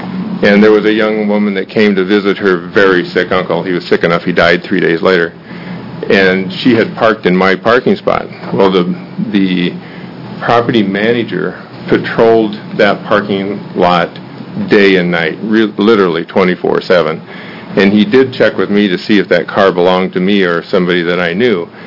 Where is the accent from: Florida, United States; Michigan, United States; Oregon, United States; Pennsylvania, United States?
Oregon, United States; Gresham; I'm from the Gresham area.